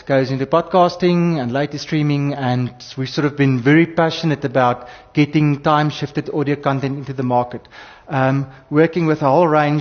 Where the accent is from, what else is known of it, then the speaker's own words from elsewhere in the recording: Cape Town, Western Cape, South Africa; We're from Cape Town.